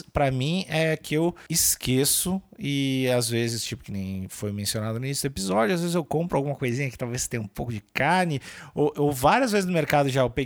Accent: Rio Grande do Sul, Brazil; A gente é gaúcho, né? A gente é gaúcho também, né?

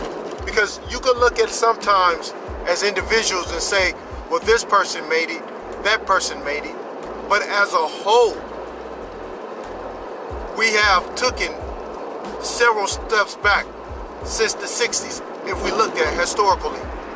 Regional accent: Oakland, California, United States; I'm from Oakland, California. So I know about the demographics in my city.

